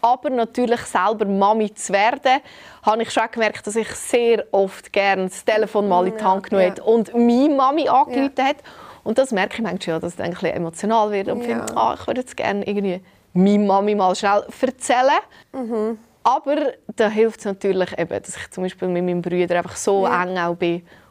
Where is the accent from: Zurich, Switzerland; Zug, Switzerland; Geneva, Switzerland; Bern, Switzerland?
Zug, Switzerland; Oberägeri; Ich will der ganzen Schweiz meine Heimat zeigen und beweisen, dass Oberägeri der schönste Ort in der ganzen Schweiz ist.